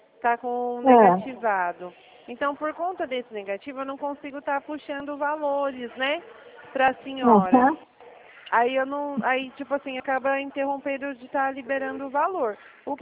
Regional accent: Presidente Prudente, São Paulo, Brazil; eu sou do interior. Eu sou aqui da cidade de Presidente Prudente.

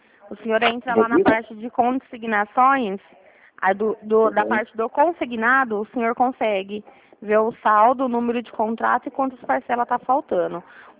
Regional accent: Ribeirão Preto, São Paulo, Brazil; Aqui de São Paulo. Ribeirão Preto

